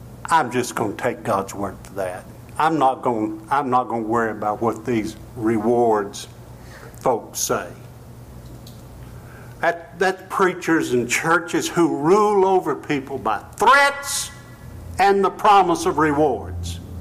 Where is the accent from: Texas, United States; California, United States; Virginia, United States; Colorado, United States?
Virginia, United States; And of course I'm from Virginia, and Norfolk, Virginia, a lot of ships been built there.